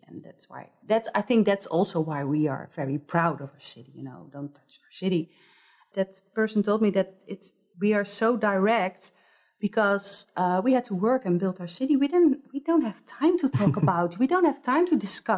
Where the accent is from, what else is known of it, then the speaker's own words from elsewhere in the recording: Rotterdam, South Holland, Netherlands; I'm from Rotterdam.